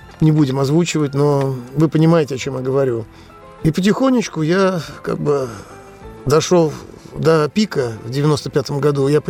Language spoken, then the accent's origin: Russian; Moscow, Russia; Я родился в Москве, всю жизнь прожил в Москве